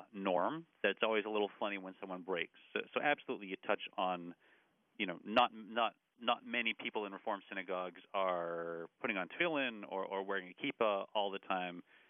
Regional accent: Montreal, Quebec, Canada; I grew up in Montreal and wanted to go into science in school

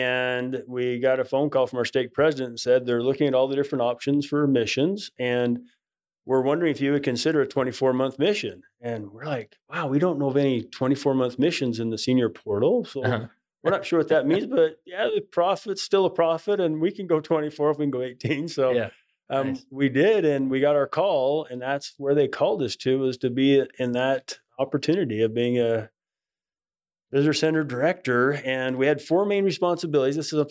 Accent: Spanish Fork, Utah, United States; So I'm a country boy from Spanish Fork, Utah.

